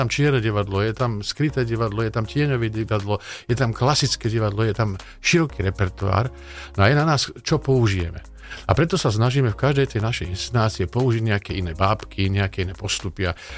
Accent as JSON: {"language": "Slovak", "town": "Sučany", "region": "Žilina Region", "country": "Slovakia", "tie": "born or raised there", "said": "som rodák zo Sučian"}